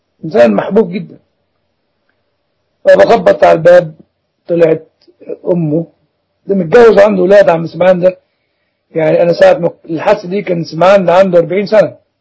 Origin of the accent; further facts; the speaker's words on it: Egypt; كلمة الواد دي أصلها ليها رنين خاص في الثقافة العامة عندنا في مصر